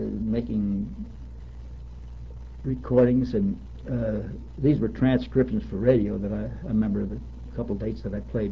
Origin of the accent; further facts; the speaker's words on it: Reading, Pennsylvania, United States; Well, I was born in Reading, Pennsylvania in 1904. And went to school there and graduated from Reading High School